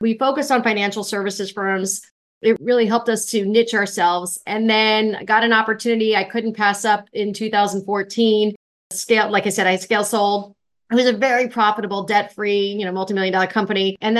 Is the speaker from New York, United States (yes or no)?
no; Florida, United States; So, growing up, I grew up in Central Florida, and I've always known since probably the age of 8 that I wanted to be an entrepreneur.